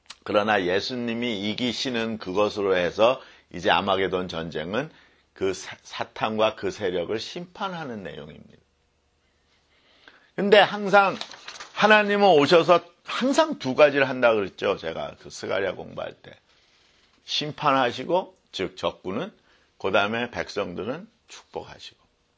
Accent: South Korea; 이게 제가 한국에서 그 어릴 때 자라날 때 그 소리 많이 들었어요.

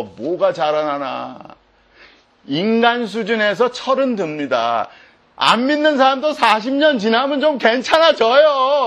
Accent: South Korea; 내가 한국인인데도 불구하고 성경이 가르쳐 주잖아요.

